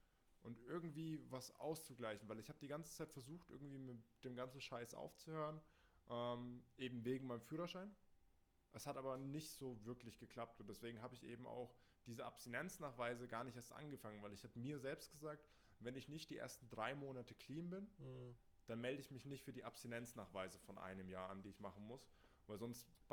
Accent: Rimbach, Hesse, Germany; bei uns in Rimbach, wo ich herkomme, da gibt es so einen kleinen Sportpark.

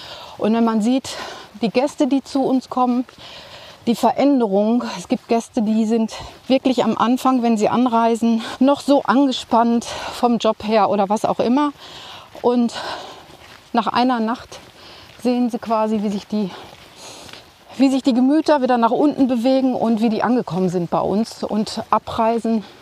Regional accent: North Rhine-Westphalia, Germany; Ich komme ja ursprünglich auch aus dem Sauerland, bin aber selbst hier oben noch nicht gewesen.

